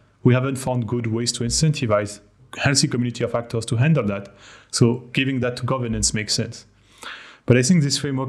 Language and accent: English; France; accent: French; English is a second language; you could guess from my accent that I am French.